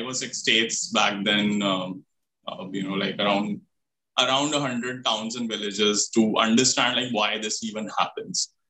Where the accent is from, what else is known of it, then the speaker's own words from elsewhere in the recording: Delhi, India; So I grew up in Delhi, very much South Delhi, was in a very nice locality.